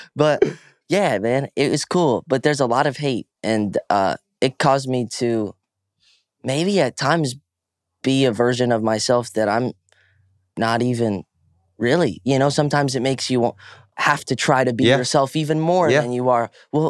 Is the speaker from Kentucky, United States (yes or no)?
no; Reston, Virginia, United States; I was born actually in Oklahoma and adopted right around birth. Grew up in Reston, Virginia, in musical theater, acting, dancing, singing from age 7 onward.